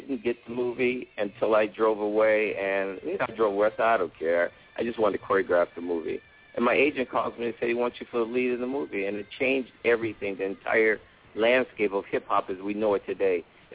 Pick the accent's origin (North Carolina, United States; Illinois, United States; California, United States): Illinois, United States; Chicago; I'm born and raised in Chicago, but I'm a West Coast boy.